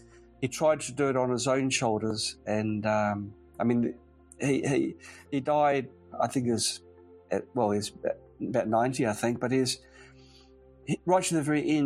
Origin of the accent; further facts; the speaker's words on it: New Zealand; it was a normal childhood, nothing remarkable really, but it was in sunny New Zealand. It's a small country.